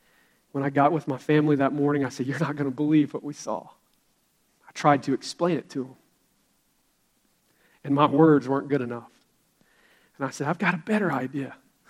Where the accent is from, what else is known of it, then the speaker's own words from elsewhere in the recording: Billart, Georgia, United States; I grew up right here in Billart, Georgia. All I'd ever known was Praise Mill Baptist Church, and I went away to a strange city